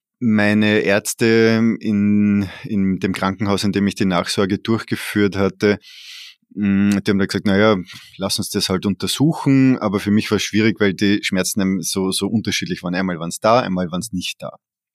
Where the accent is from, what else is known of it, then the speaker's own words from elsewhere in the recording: Lower Austria, Austria; now in Vienna, Austria; Wie du schon gesagt hast, ich bin Wiener. Die längste Zeit meines Lebens habe ich in Wien verbracht. Bin aber im südlichen Niederösterreich aufgewachsen, also so Nähe der Alpen.